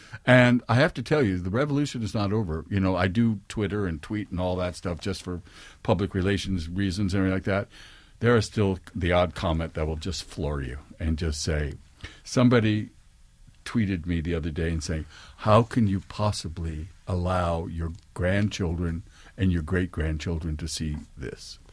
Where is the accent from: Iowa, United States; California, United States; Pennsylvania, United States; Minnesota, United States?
California, United States; San Francisco; And I grew up in San Francisco in the theatrical community.